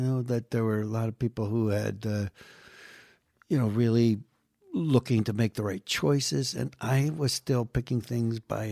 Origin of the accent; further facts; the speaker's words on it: New York, United States; people in my hometown in Western New York State don't seem to realize it.